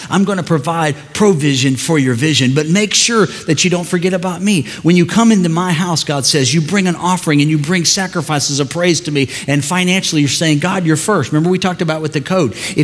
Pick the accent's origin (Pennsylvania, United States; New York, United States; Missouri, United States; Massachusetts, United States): Missouri, United States; St. Louis; born there; I'm from the United States of America. So while I'm here, though, in America, I was born on American soil, right here in St. Louis.